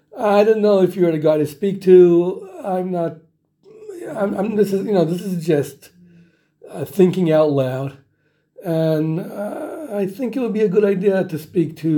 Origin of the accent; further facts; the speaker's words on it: Israel; Once they realized that I'm from Israel